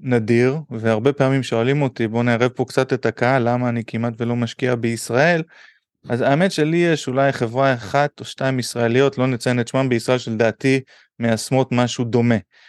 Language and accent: Hebrew; United States; moved away; שאני זוכר בתור ילד בארצות הברית